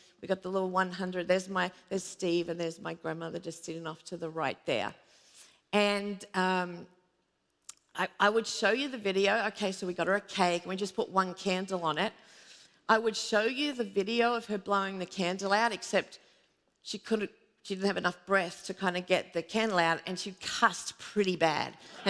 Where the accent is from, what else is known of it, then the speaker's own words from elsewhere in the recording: Australia; now in United States; because I grew up in Australia, it's a little bit different.